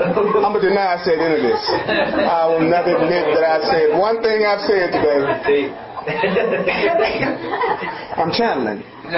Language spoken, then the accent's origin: English; Memphis, Tennessee, United States; I'm from Memphis, the home of the barbecue.